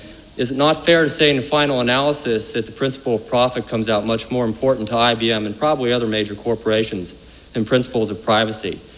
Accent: Washington, District of Columbia, United States; from Washington, D.C.

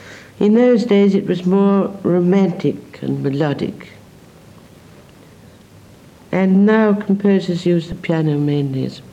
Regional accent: United Kingdom; I said, well, being British, I can only talk from a personal point of view.

